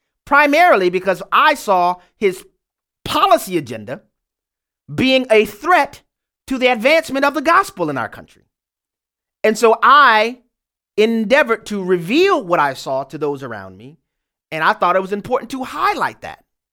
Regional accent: Louisiana, United States; We'll go first to my home state of Louisiana, the boot where David is there.

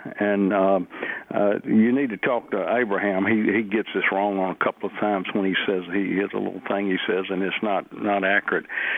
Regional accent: Meridian, Mississippi, United States; Well, I'm originally from the Holy Land and Meridian, and I've been down in Louisiana for a long time

